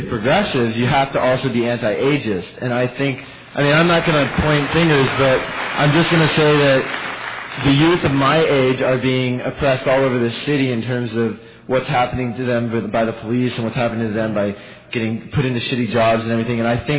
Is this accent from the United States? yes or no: yes; Los Angeles, California, United States; I'm from Los Angeles from the Venice area